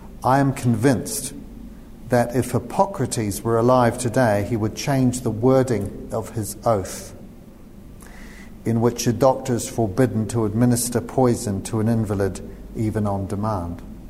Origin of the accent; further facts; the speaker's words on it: New Zealand; moved away as an adult; now in United Kingdom; I come originally from New Zealand. I trained in general surgery.